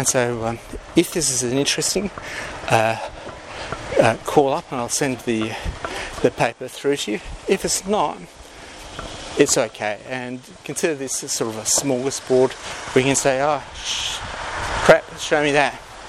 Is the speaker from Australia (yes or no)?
yes; Australia; I've given you a life story introduction that I am an Australian inventor and scientist.